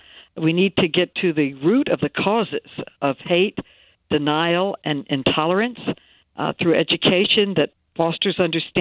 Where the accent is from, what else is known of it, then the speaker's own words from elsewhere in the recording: New York, United States; And I'm a New Yorker.